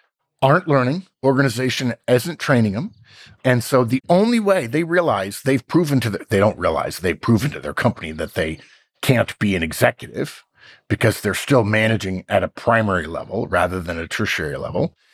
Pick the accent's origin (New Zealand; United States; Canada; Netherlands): United States; Arcadia, California; the house that he lived in was filmed about a mile from the house that I grew up in Arcadia, nice. California, at the Arboretum.